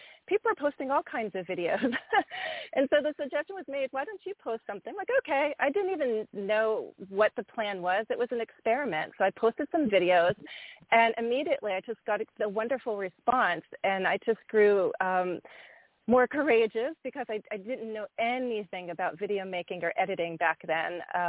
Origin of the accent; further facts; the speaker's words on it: Pennsylvania, United States; I'm American, but I thought I was going to teach Russian. So in college, I did decide to become a teacher. I got teacher certification. I got certified to teach Russian in secondary schools in my home state in Pennsylvania.